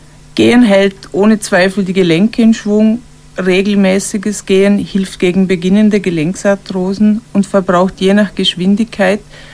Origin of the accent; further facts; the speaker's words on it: Lustenau, Vorarlberg, Austria; accent: Lustenau dialect; den Glücker, was in unserem Lustenauer Dialekt Glasmurmel bedeutet